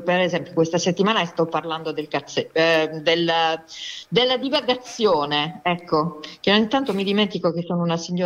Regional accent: Bari, Apulia, Italy; born there; now in Giovinazzo, Italy; Io sono nata a Bari, però non vivo a Bari, vivo a qualche chilometro a nord di Bari, in un piccolo paese sulla costa che si chiama Giovinazzo

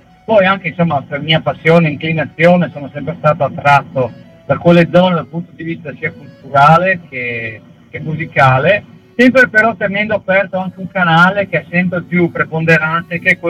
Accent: Friuli-Venezia Giulia, Italy; sì, friulano, ma anche sicul friulano, ovvero di madre siciliana, però nato e cresciuto in Friuli, terra che adoro senza ritegno, e che non mi stufa mai

